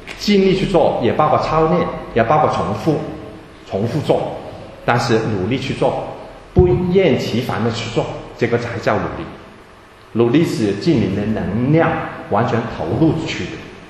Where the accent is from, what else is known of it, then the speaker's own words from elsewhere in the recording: China; 我们中国人有时这样呢，有时过高，有时自高的不得了，有时自卑的不得了